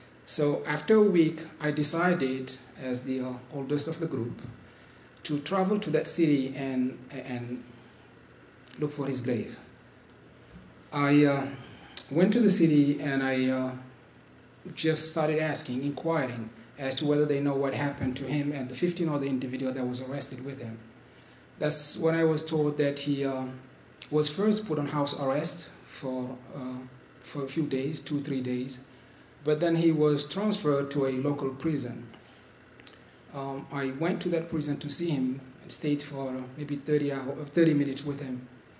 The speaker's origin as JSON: {"language": "English", "country": "Mauritania", "said": "I'm originally from Mauritania, which is a sub-Saharan country in western part of Africa."}